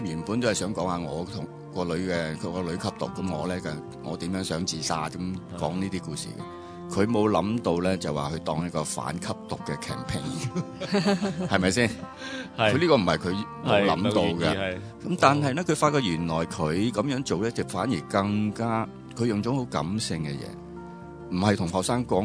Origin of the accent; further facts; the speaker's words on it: Hong Kong; 好多時我哋香港人咧太將文化藝術咧覺得唔關我事嘅